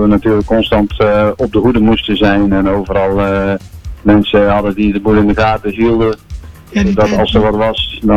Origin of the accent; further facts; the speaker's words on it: Rosmalen, North Brabant, Netherlands; Ja, nou, ik kom officieel ook uit Brabant, hè, Den Bosch, dus of Rosmalen.